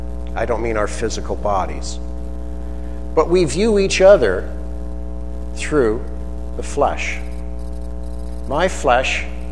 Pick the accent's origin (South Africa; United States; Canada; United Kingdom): Canada; Kingsville, Ontario; Okay, so I'm from Kingsville.